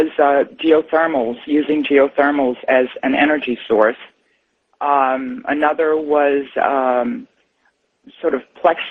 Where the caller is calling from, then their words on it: Baja California, Mexico; I'm calling from Baja, Mexico.